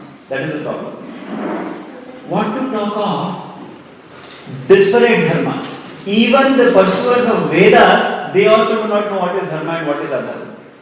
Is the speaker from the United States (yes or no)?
no; Australia; As an Australian, I have a different dharma.